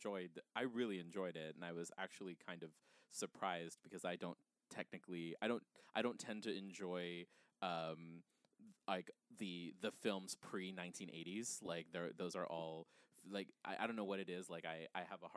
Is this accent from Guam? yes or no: yes; Guam; I'm from Guam. I'm from an island. There, like, we are from an actual island.